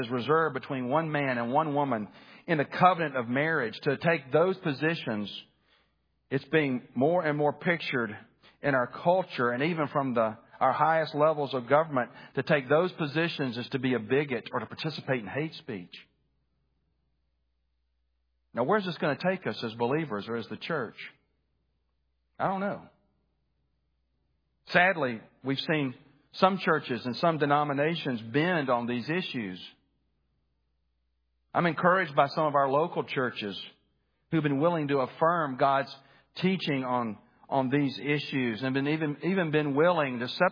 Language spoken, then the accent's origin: English; Birmingham, Alabama, United States; My parents, when I was growing up in Birmingham, I just graduated high school. My dad opened up a Christian bookstore